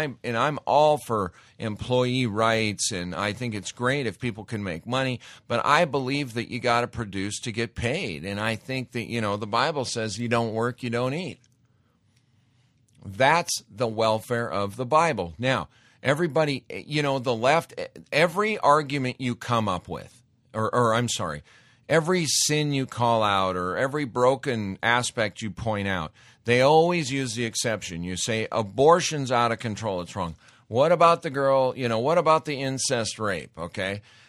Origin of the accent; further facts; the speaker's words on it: Montana, United States; I grew up in Montana. I've got maybe some old school conservative beliefs where a man takes responsibility for himself